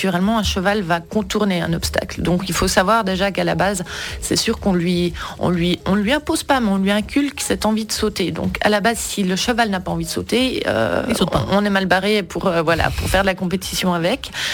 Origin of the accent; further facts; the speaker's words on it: Switzerland; je pense qu'à long terme, en tant que bonne Suisse, on s'en lasse.